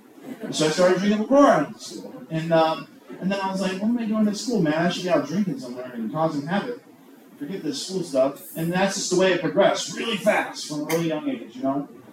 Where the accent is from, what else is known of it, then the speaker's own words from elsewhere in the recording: Bakersfield, California, United States; so originally I grew up in Bakersfield, California.